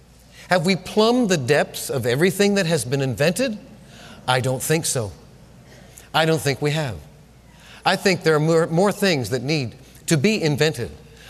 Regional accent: Mineola, New York, United States; I said, when I was a child, I grew up in Mineola, Long Island.

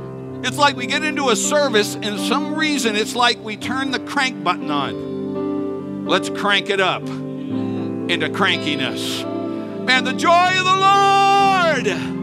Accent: Sacramento, California, United States; also born or lived in Texas; When I moved to Texas from California to go to Bible college, I had a football takeover. I mean, I'm from the San Francisco area, well, Sacramento.

